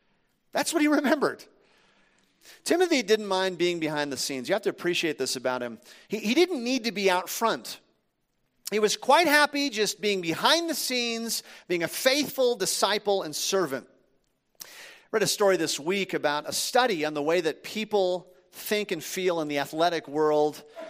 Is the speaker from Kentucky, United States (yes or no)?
no; Minnesota, United States; I'm from Minnesota, but I've spent the majority of my life now at this church. And I came here as a college student